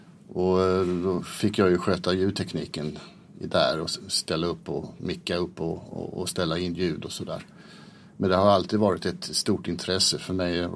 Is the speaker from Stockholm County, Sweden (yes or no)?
yes; Nynäshamn, Stockholm County, Sweden; moved away; Nej, jag kommer ursprungligen från Nynäshamn som ligger 6 mil ungefär söder om Stockholm.